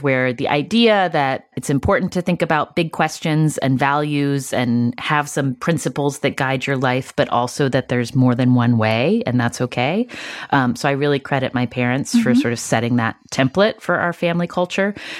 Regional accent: West Virginia, United States; I grew up in West Virginia. My parents were both in medicine.

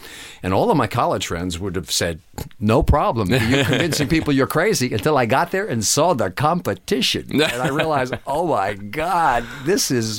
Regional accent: New York, United States; You know, I'm an American. I'm a New Yorker, goddammit.

